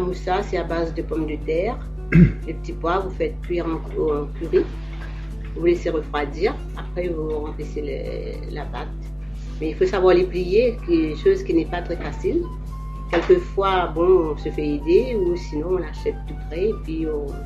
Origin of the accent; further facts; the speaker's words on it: Mauritius; moi, je viens de l'île Maurice.